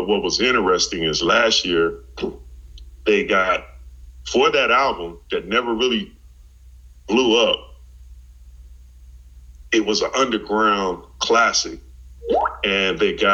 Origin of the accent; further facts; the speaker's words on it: New York, United States; since, you know, I'm originally from New York and all